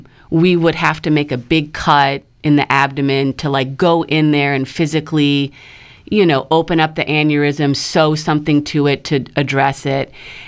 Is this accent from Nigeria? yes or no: no; Illinois, United States; So I did all my training, and I grew up in Illinois.